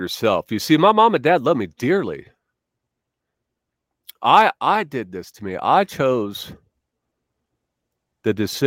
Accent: Pine Hills, United States; Yeah, man, but growing up in Pine Hills, I got ate up with it, man.

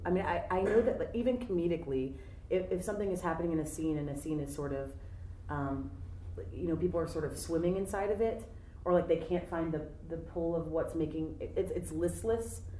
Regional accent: Ohio, United States; I come here from Ohio, yep.

